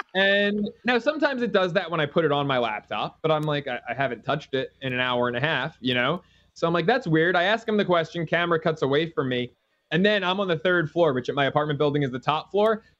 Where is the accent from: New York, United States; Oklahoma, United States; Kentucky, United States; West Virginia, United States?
New York, United States; I'm from New York, just like you are.